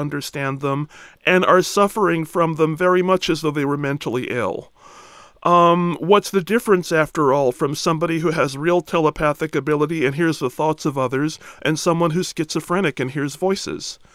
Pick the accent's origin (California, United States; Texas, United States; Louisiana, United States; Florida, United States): California, United States; I come from Southern California, and I've never lived in a segregated community